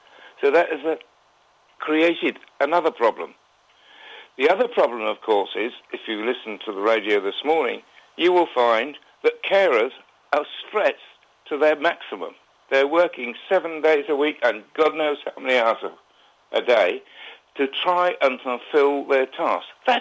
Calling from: Leinster, Ireland; from Meath.

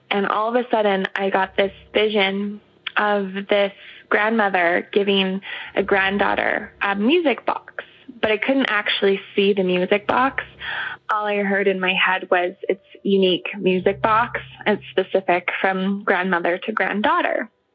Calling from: Calgary, Alberta, Canada; I'm calling from Calgary, Canada.

